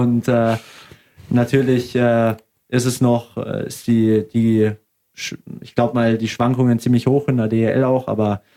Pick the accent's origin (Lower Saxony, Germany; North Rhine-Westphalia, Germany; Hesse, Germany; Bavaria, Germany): Bavaria, Germany; Augsburg; Ich bin Augsburger durch und durch und ich liebe es hier zu spielen